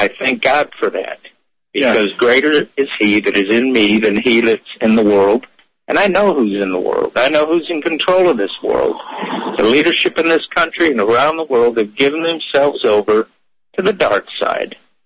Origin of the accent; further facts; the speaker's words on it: Detroit, Michigan, United States; Anyone that's grown up in the city, I grew up in Detroit, bullies are funny things, man.